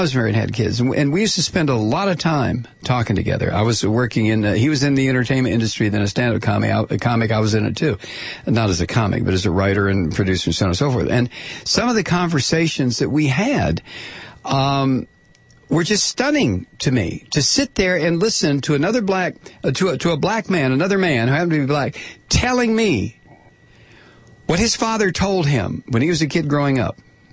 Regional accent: United States; I wasn't brought up on the moon. I was brought up in the United States of America. I was brought up in the 40s, 50s, and 60s.

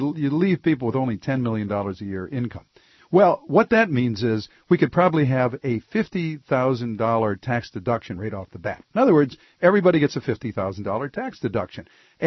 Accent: Midwest, United States; I'm a Midwesterner, Bill.

